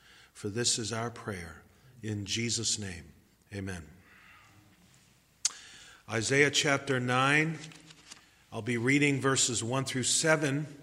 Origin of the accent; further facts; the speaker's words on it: New York City, New York, United States; as a boy growing up in New York City, a Jewish boy, I had no clue as to the true meaning of Christmas.